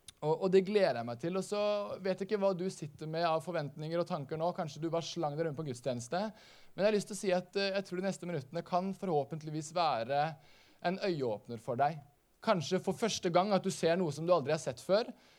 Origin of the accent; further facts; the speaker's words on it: Skien, Telemark, Norway; born or raised there; now in Bergen, Norway